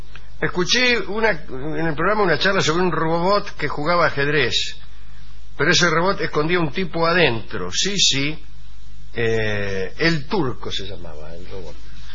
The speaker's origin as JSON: {"language": "Spanish", "town": "Sauce", "region": "Canelones", "country": "Uruguay", "said": "Soy de Sauce, Canelones."}